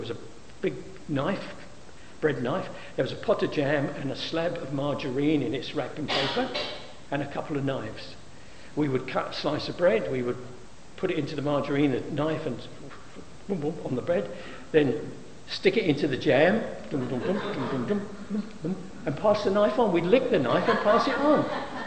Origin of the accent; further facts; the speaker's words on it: London, United Kingdom; I came from East London, from Poplar. I grew up in poverty, not abject poverty, but I grew up in poverty, in three rooms in a terraced house with another family upstairs.